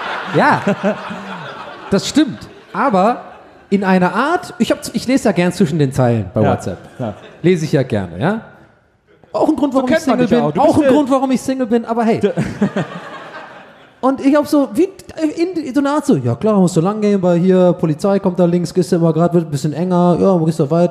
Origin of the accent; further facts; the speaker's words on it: Cologne, North Rhine-Westphalia, Germany; Ich bin Kölner.